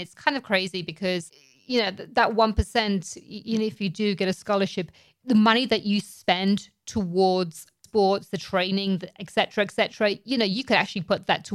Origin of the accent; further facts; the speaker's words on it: England, United Kingdom; growing up in England